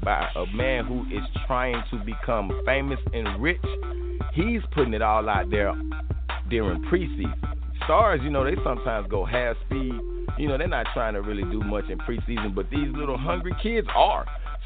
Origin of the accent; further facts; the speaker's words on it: Decatur, Georgia, United States; Me being born and raised in Atlanta, in Decatur. You know what, we at DeKalb County, Zone 6 representative.